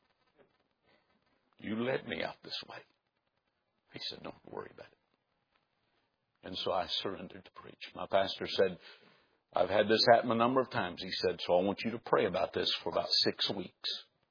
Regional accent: Florida, United States; I grew up in Florida. My soul on earth, I thought bathing was taking a bath.

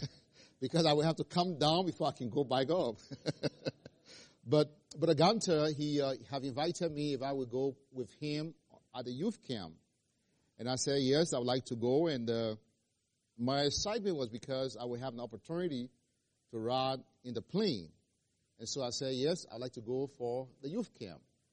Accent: Liberia; I was born and raised in Liberia in 1977.

